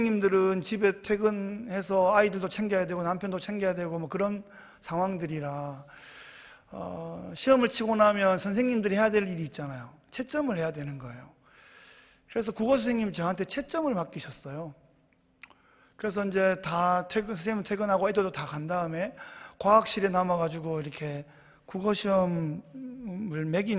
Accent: Daegu, South Korea; 저는 어렸을 때 대구 이제 달동네에 살다가 아버지께서 이제 시골 목회로 들어가시면서 대구에서 한 시간 정도 떨어진 깡시골로 들어갔습니다.

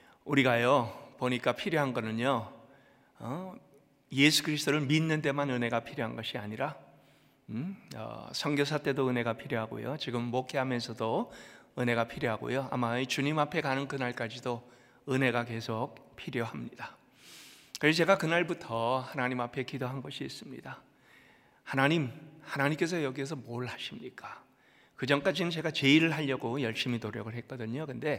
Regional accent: United States; 저는 미주에서 자랐습니다.

